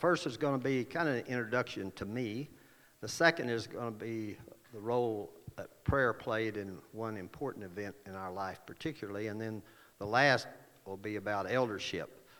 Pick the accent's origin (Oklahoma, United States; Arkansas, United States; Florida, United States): Oklahoma, United States; And I grew up in Oklahoma where there were a lot of double names.